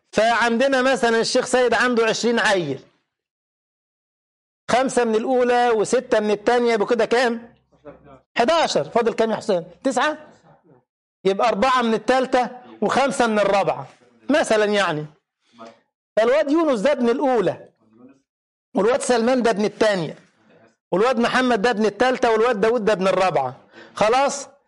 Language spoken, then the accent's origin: Arabic; Cairo, Cairo Governorate, Egypt; انا من القاهرة والسويس دي سفر